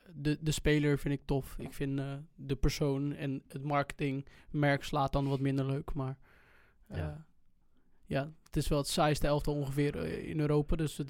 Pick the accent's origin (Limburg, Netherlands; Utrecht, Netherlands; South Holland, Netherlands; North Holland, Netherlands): Utrecht, Netherlands; Woerden; Ik kom uit Woerden inderdaad.